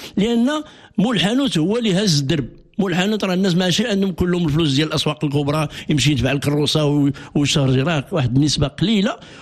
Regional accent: Morocco

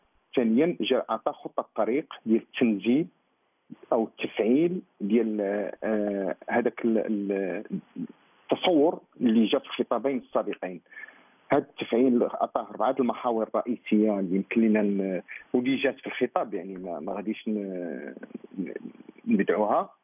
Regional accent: Morocco; باش نرفع واحد التحدي جميعا كمغاربة باش نزيدو القدام

